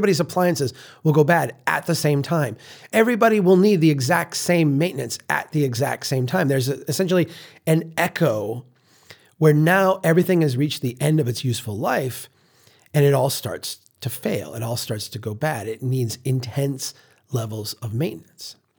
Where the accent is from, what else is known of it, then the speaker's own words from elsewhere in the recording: Brainerd, Minnesota, United States; in my presentations, I show my hometown of Brainerd and its evolution.